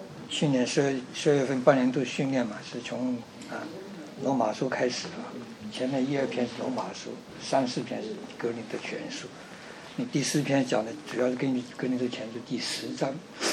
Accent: China; 你说我们中国人的话，不管是台湾来的大陆来的，我们这个很多这些中国的一些传统文化在我们还是有影响的

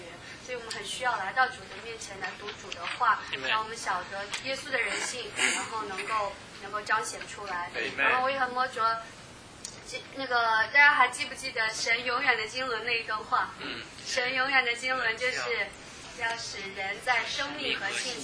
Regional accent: United States; 我不一定做这个动作，因为我是美国人，但我至少要站起来

